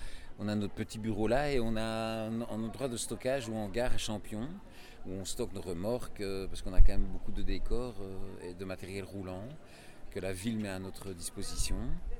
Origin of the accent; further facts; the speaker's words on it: Namur, Wallonia, Belgium; Donc on a une quinzaine de comédiens, on vient de Namur